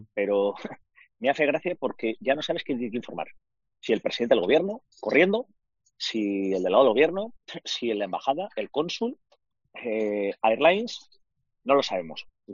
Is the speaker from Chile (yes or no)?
no; Spain; Somos 7 españoles en el hotel.